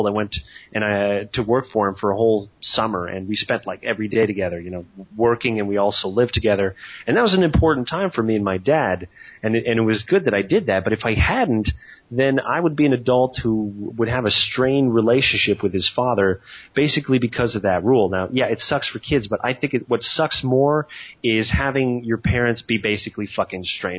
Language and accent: English; Canada; I guess this is because I'm Canadian